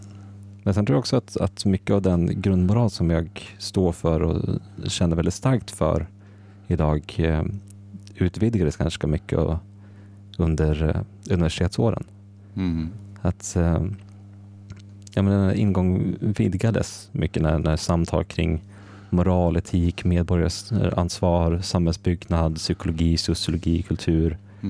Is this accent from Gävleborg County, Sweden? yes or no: yes; Gävle, Gävleborg County, Sweden; also born or lived in United States; Jag är 25 år gammal, född och uppvuxen här i Gävle. Jag spenderade mina universitetsår i USA